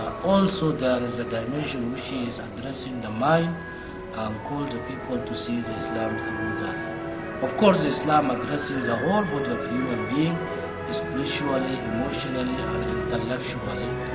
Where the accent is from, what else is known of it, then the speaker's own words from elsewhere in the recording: Sudan; moved away as an adult; now in Malaysia; from Sudan originally. I studied in Egypt, Mosul, Sharia and law, and graduated from there. And then I did my master and PhD here in Malaysia. That was in 2003.